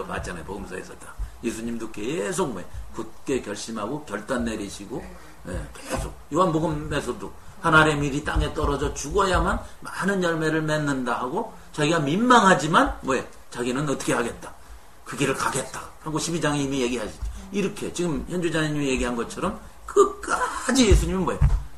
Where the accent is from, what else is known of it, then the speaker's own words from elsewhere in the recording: South Korea; now in United States; 뭐 우리도 미국에 와서 한국 사람끼리 지금 모였잖아.